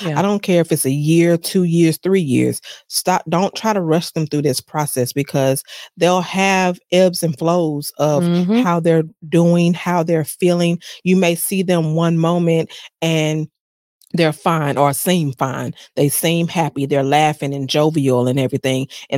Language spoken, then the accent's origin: English; Memphis, Tennessee, United States; Hey, hometown. Yes.